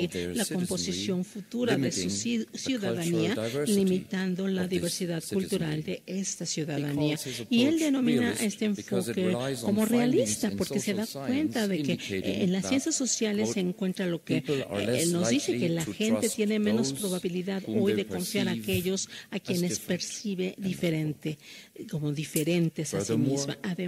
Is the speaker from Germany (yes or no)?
yes; Frankfurt, Hesse, Germany; Spanish is a second language; yo soy de Frankfurt